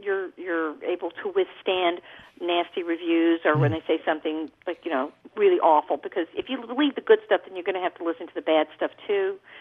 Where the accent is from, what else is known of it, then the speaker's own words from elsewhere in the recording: Texas, United States; now in New York, United States; I remember my first big audition in New York, and I was brought up from Texas